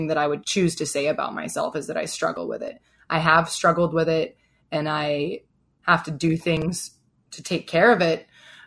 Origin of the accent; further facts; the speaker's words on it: Fort Worth, Texas, United States; now in Washington, United States; I am from Fort Worth, Texas, which is something that if you know me, you will hear me talk about a lot. I was born and raised in the South, and now I live here in Washington, D.C.